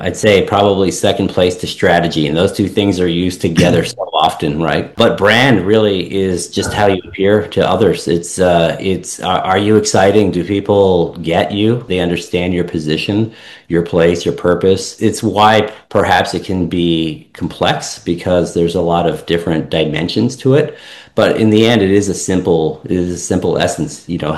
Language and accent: English; Canada; moved away as an adult; now in California, United States; I grew up in Canada. So I ended up in California when I started my first agency